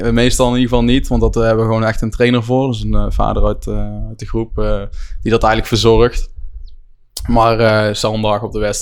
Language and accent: Dutch; Schijndel, North Brabant, Netherlands; also born or lived in 's-Hertogenbosch; ben geboren in Den Bosch. Alleen eigenlijk, mijn ouders komen wel uit die buurt. Mijn moeder komt uit Schijndel. Dus eigenlijk zijn we gewoon logischweg daar gaan wonen. En sindsdien eigenlijk altijd opgegroeid geweest. Het is voor deze kant van Brabant een beetje een gehucht.